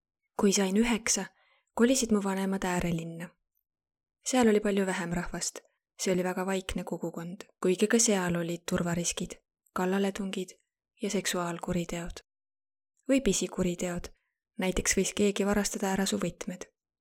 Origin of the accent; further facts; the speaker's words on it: Lagos, Nigeria; Estonian is a second language; now in Estonia; Ma tulen Nigeeria kaguosast, kuigi sündisin ja kasvasin edeles, kosmopoliitses Lagose linnas.